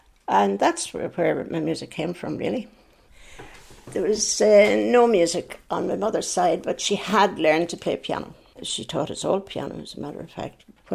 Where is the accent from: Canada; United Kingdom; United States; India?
United Kingdom; Scotland; born there; I was born over in Scotland.